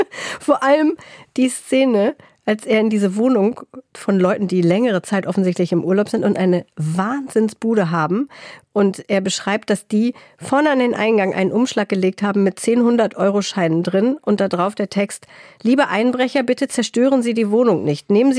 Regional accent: Northern Germany, Germany; Aber klar, man kann es auch als Norddeutscher lustig finden.

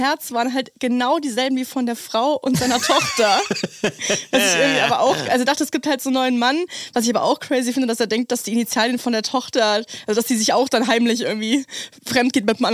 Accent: North Rhine-Westphalia, Germany; vor allem so in meiner Jugend im Kölner Umland.

